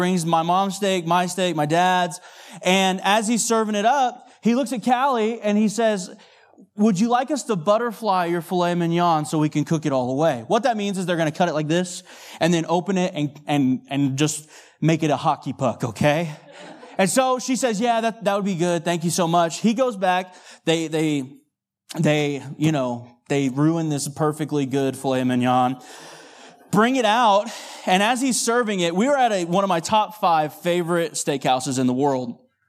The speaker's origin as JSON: {"language": "English", "region": "Texas", "country": "United States", "tie": "born or raised there", "said": "Now, I grew up in Texas. We're beef eaters."}